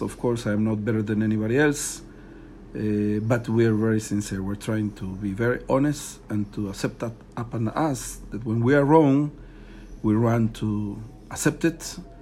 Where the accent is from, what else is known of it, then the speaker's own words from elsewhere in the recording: Veracruz, Mexico; born there; English is a second language; I was born in not a Jewish family. I was born in Mexico, Veracruz, in a Christian family.